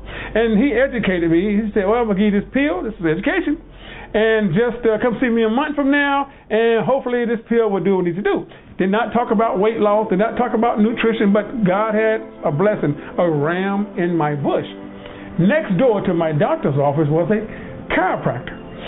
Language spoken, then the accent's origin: English; the South, United States; I'm going to be honest, I'm from the South Southern boy.